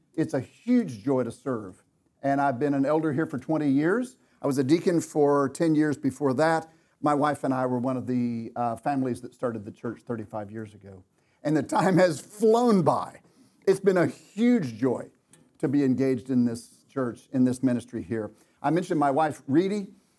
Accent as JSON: {"language": "English", "town": "Dallas", "region": "Texas", "country": "United States", "tie": "born or raised there", "said": "I grew up here in Dallas, and my parents were believers."}